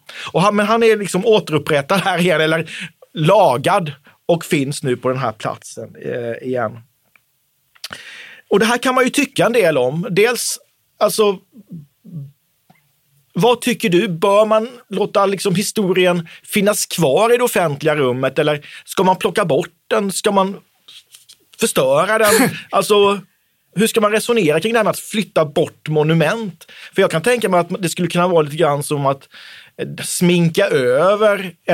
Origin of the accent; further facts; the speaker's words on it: Oskarshamn, Kalmar County, Sweden; ett stenbrott söder om Oskarshamn, där jag kommer ifrån